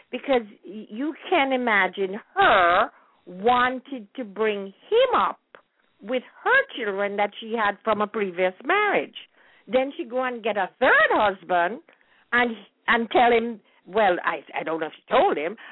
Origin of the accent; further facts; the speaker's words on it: Jamaica; I wonder if anybody on the board remembers hearing that or singing that when we were growing up in Jamaica.